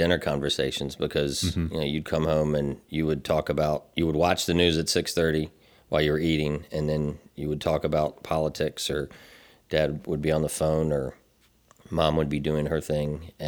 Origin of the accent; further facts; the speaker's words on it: Richmond, Virginia, United States; Well, Richmond has always been my home, and it's always been the place that I want to be. I've loved the city ever since I was a kid, even when I didn't know why.